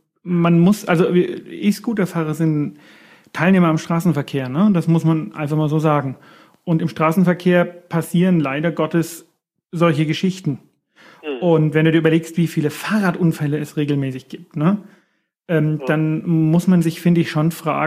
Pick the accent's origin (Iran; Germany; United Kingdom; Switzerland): Germany; Erlangen, Bavaria; ich komme aus Erlangen, ne? Und Erlangen ist eine, ja, nennen wir es mal, sehr fahrradaffine Stadt.